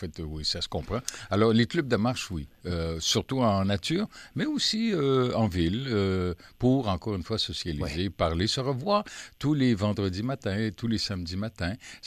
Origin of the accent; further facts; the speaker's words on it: Ottawa, Ontario, Canada; moi je suis d'Ottawa